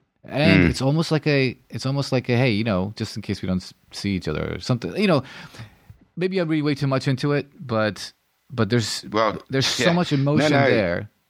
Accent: United States; I'm an American. We all have the same accent, as far as you're concerned.

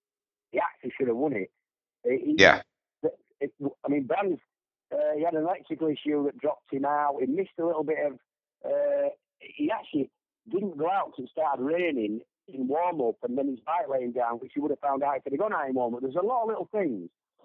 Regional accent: United Kingdom; obviously, I'm a Brit

